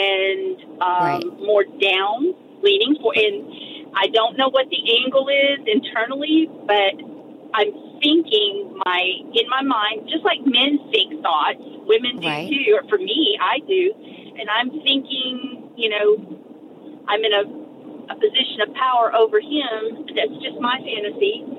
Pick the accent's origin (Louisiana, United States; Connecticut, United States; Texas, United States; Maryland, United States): Texas, United States; I mean, we're from Texas, and he is 100% man